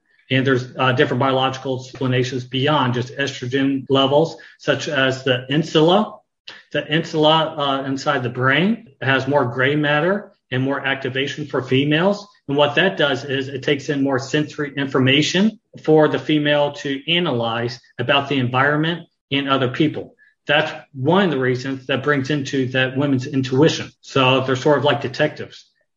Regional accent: Bedford, Texas, United States; I grew up in Texas, in Bedford, Texas, which isn't too far away from the DFW airport. My mom was a flight attendant for a number of years, so we always had to live close to a large international airport.

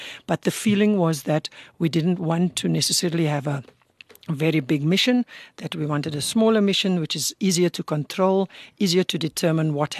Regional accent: Cape Town, Western Cape, South Africa; I grew up in the Cape Flats in Cape Town

